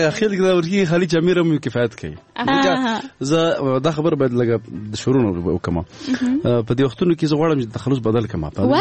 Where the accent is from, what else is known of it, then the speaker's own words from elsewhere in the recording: Paktia, Afghanistan; مونږ د پکتیا یو